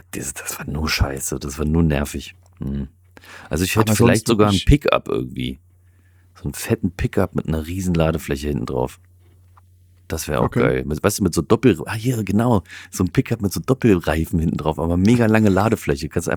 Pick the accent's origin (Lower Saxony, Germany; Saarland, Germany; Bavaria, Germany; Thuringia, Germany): Thuringia, Germany; da wo ich herstamme, aus Thüringen.